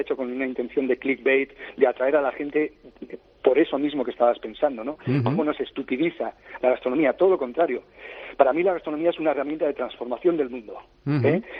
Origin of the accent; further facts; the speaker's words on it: Basque Country, Spain; Yo no era aficionado a la cocina, ahora sí lo soy, pero incluso siendo vasco, era un vasco un tanto atípico